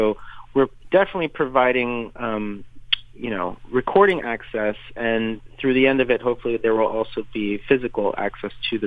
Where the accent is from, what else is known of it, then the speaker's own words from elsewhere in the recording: Miami, Florida, United States; also born or lived in Cleveland; Well, I'm a Cuban-American, and I grew up in Miami, Florida, and went to arts middle school and arts high school there at the New World School of the Arts. And then I moved from sunny Miami to very snowy Cleveland